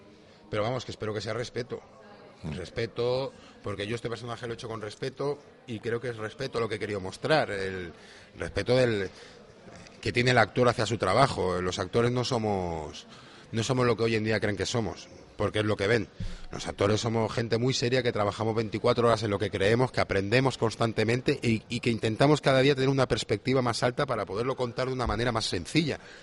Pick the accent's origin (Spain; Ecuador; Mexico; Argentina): Spain; Barcelona, Catalonia; eso te digo yo como barcelonés